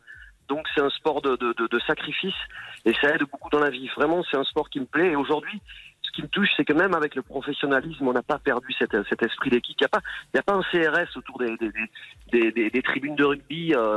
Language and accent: French; Occitanie, France; born there; je suis né en Catalogne, c'est mon pays. Et puis, les odeurs de l'enfance, quoi, toujours.